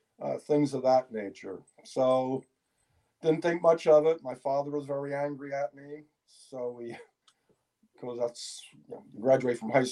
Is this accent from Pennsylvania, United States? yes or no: yes; Philadelphia, Pennsylvania, United States; I grew up in Northeast Philadelphia, actually called the Far Northeast, in the Somerton section of Philadelphia